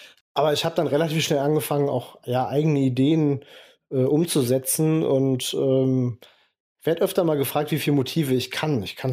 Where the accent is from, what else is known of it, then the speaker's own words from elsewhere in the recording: Bonn, North Rhine-Westphalia, Germany; born there; Dann war das ein Gebirgspanorama, thematisch an das Siebengebirge angelehnt, weil ich gebürtiger Bonner bin.